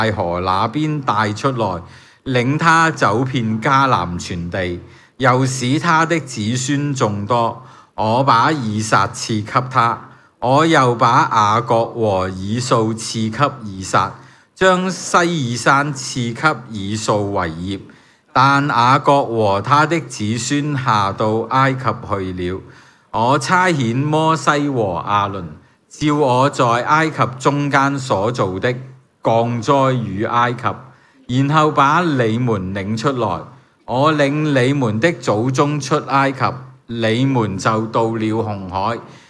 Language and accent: Cantonese; Hong Kong; 咁我哋香港人咧，其实我哋系好特别嘅，我哋呢一代